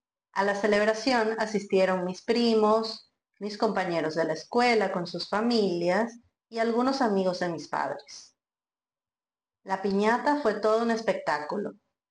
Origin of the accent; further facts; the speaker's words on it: Venezuela; En mi país es tradición servir la torta junto con gelatina, quesillo, pudín y refresco. Ese es el combo más esperado de todos los cumpleaños en Venezuela.